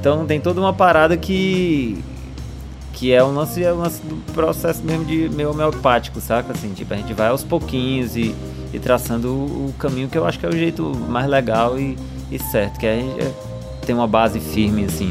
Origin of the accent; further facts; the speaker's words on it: Ceará, Brazil; Assim, Ceará é muito presente. Eu nunca perdi meu sotaque, Eu sou muito cearense, eu acho.